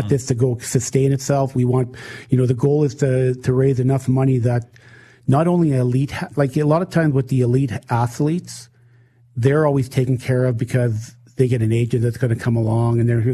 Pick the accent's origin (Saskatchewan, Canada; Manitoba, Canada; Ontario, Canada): Saskatchewan, Canada; St. Louis; finding my identity as a Métis boy, you know, a young guy growing up in St. Louis, Saskatchewan.